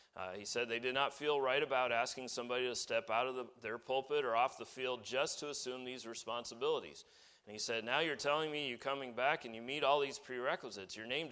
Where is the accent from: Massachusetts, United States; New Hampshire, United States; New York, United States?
New Hampshire, United States; now in Huntsville, United States; And I said I would never live in Alabama. I'm from New Hampshire. Never say never, because guess where I live? I live in Alabama now.